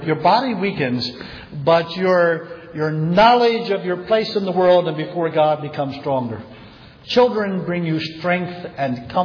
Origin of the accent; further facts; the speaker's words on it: Philadelphia, Pennsylvania, United States; I am from Philadelphia. I'm actually in Southeast Delco, which is just South Philly extended, if you know our geography.